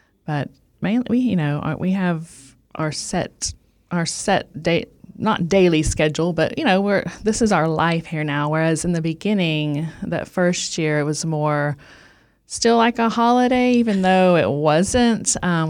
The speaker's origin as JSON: {"language": "English", "region": "Texas", "country": "United States", "tie": "born or raised there", "said": "So, as you heard, I grew up in Texas, and country music, obviously, and rodeo were very strong influences in my upbringing."}